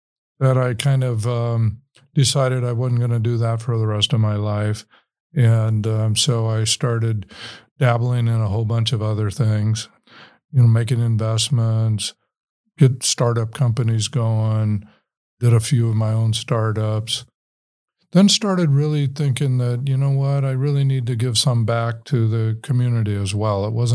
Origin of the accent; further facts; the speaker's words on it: Midwest, United States; Well, I grew up in the Midwest here.